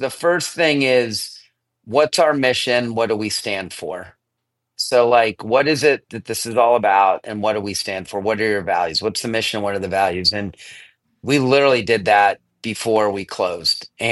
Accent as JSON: {"language": "English", "town": "Chevy Chase", "region": "Maryland", "country": "United States", "tie": "born or raised there", "said": "The two things I cared most about as a little kid growing up in Chevy Chase, going to Rollingwood Elementary School with Josh and Leland Junior High and BCC was the tennis tournament where I was a ball kid"}